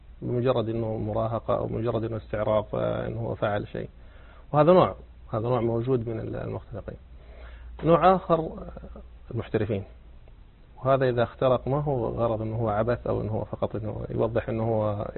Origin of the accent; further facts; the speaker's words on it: Saudi Arabia; عندنا في المملكة العربية السعودية على سبيل المثال في نظام الجريمة المعلوماتية